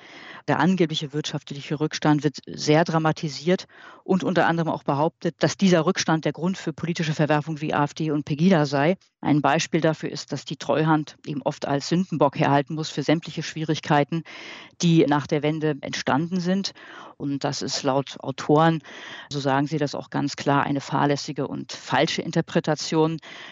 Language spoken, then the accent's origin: German; Rostock, Mecklenburg-Vorpommern, Germany; Das habe ich selber auch erlebt in meiner Heimatstadt in Rostock